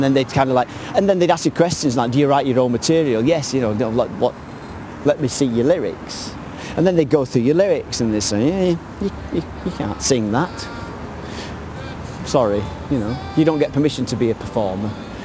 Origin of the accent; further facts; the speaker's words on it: England, United Kingdom; "No, I'm from England."